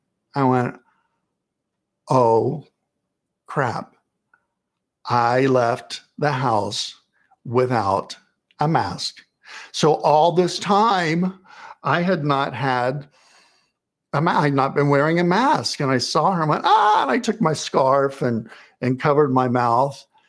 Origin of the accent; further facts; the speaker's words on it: New York City, New York, United States; I recently wrote in our weekly newsletter. I'm from New York City.